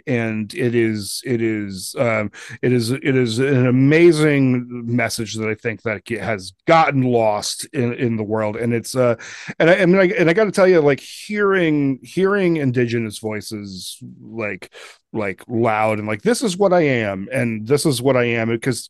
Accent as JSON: {"language": "English", "region": "Colorado", "country": "United States", "tie": "born or raised there", "said": "growing up in Colorado for me, we ended up seeing a lot of Southern California bands."}